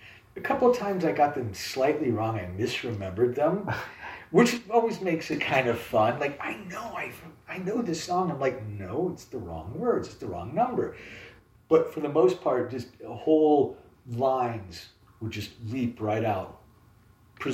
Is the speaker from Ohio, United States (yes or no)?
yes; Columbus, Ohio, United States; now in Chicago, United States; Yes, I'm from Columbus, Ohio.